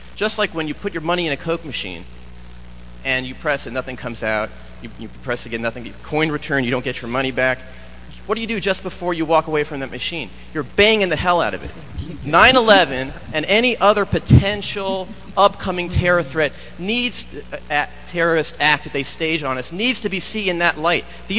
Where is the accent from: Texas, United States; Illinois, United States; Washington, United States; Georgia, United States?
Washington, United States; Seattle; I'm from Seattle.